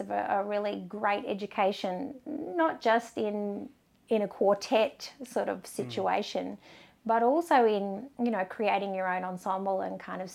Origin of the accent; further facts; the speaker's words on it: Canberra, Australian Capital Territory, Australia; No, I grew up in Canberra.